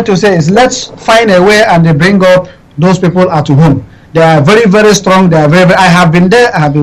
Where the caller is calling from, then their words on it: Dakar, Senegal; I am coming from Dakar, Senegal.